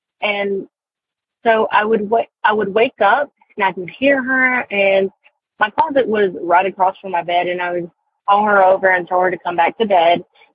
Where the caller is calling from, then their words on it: North Carolina, United States; I am calling from North Carolina, and the story that I've been holding on to for a while